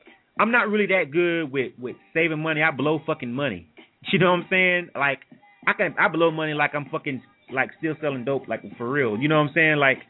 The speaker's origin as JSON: {"language": "English", "region": "Deep South", "country": "United States", "tie": "born or raised there", "said": "I think growing up in the Deep South like that, it had a lot to do with it."}